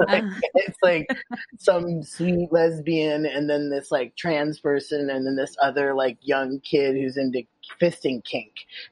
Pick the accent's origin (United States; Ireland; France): Ireland; I'm Irish and I always get on really well with Koreans.